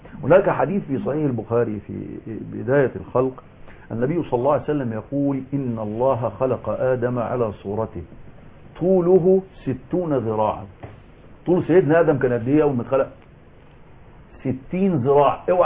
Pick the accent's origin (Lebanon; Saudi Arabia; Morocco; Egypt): Egypt; عندنا في مصر